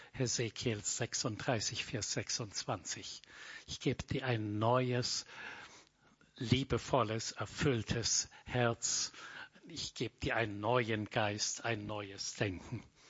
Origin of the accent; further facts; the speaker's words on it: Bavaria, Germany; Ich bin aufgewachsen in Mittelfranken in einem Dorf